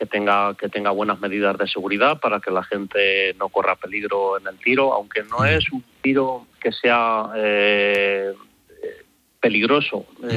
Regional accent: Las Mesas, Castilla-La Mancha, Spain; yo soy de la tierra, soy de Las Mesas, de la provincia de Cuenca.

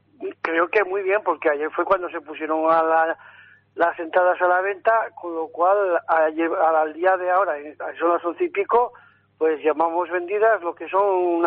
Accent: Fitero, Navarre, Spain; pero somos todos de Fitero, ¿eh?

